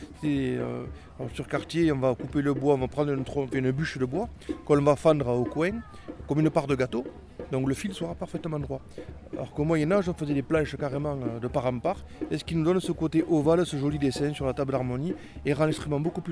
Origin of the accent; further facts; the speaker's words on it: Carcassonne, Occitanie, France; also born or lived in Foix; je suis moi-même ariégeois, je suis né dans les montagnes, dans les Pyrénées, à côté du château de Foix, j'ai grandi après à Carcassonne